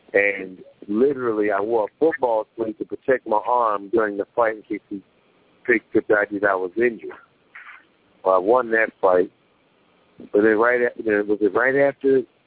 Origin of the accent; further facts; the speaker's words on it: Chicago, Illinois, United States; I mean, I'm from West Side Chicago, and I've traveled the world